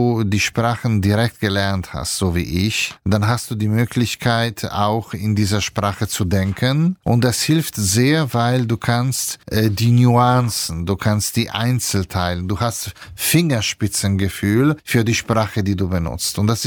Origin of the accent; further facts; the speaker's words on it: Italy; German is a second language; Ja, ich bin Italiener